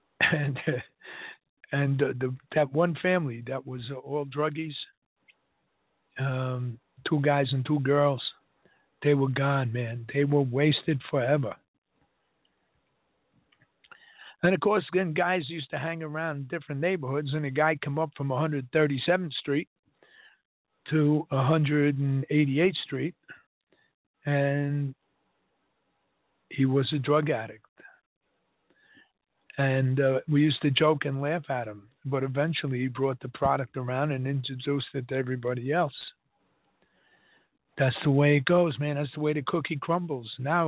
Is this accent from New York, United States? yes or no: yes; New York City, New York, United States; I grew up in Washington Heights. That's the drug capital of the world.